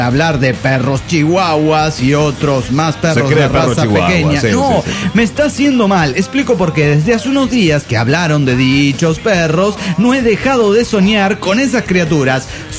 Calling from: Cuernavaca, Morelos, Mexico; de Cuernavaca, Morelos, México.

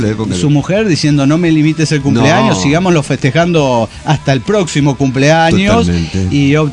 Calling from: Montreal, Quebec, Canada; Muy bien, aquí en Montreal, Canadá. ¿Cómo están todos, naves? Pues saludos, bien, muda, pirata, capitán. Desde Montreal

